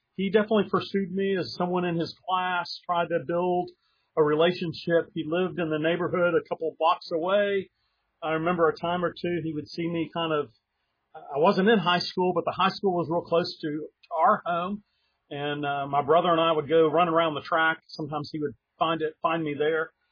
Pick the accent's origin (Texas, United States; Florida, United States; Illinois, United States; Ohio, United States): Texas, United States; Dallas; I grew up in Dallas, Texas, and from my bedroom window, I could see the church that our family attended.